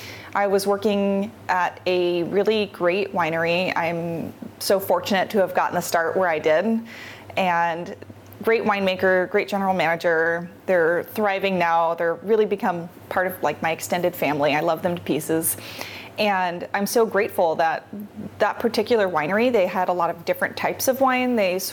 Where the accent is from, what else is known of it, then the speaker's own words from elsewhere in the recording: Camas, Washington, United States; So I was born and raised in Camas, Washington, so technically across the river from Oregon, but if not for that river, it would be a suburb. And yeah, I stayed around town most of the time.